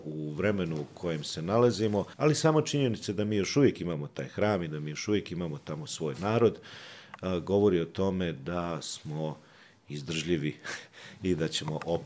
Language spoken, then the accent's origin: Serbian; Banja Luka, Republika Srpska, Bosnia & Herzegovina; moved away as an adult; now in Paterson, United States; Ja sam odavde iz Banja Luki, iz grada u kojem sam rođen i da kažem i odrastao